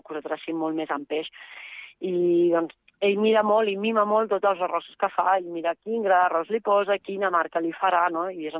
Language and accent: Catalan; Catalonia, Spain; jo soc de l'Empordà.